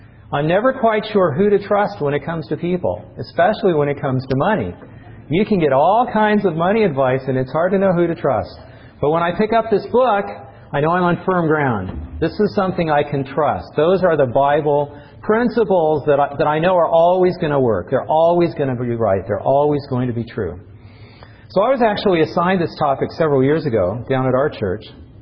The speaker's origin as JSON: {"language": "English", "region": "Idaho", "country": "United States", "tie": "born or raised there", "said": "Now, I didn't grow up here in the South. I grew up in Idaho."}